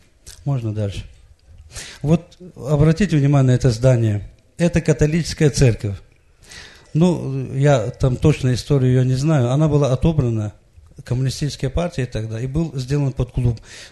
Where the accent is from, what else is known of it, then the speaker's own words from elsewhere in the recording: Qusar, Qusar District, Azerbaijan; я тоже из Азербайджана, из города Кусаров.